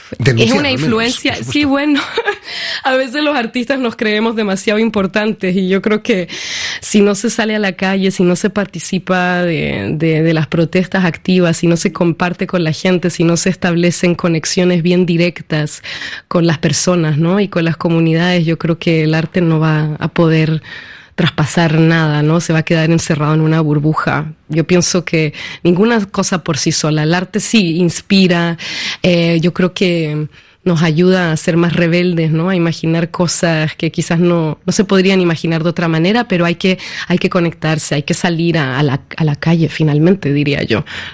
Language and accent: Spanish; Chile; born or raised there; also born or lived in Peru